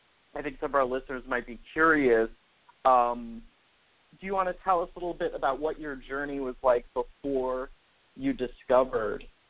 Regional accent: Southeast, United States; And I'm from the Southeast, so I'm used to a very humid, wet heat.

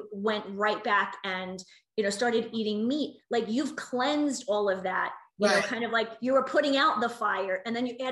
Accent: New York, United States; I'm from New York originally. I'm a pizza snob.

